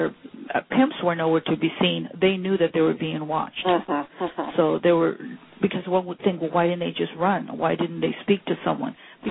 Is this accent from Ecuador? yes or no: yes; Ecuador; English is a second language; And you know, of course, since I'm from Ecuador and I was talking to them